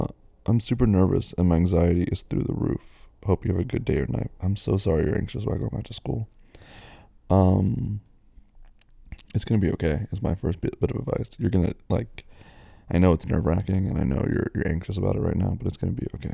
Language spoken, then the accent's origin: English; New Zealand; I'm asking because I'm a Kiwi myself.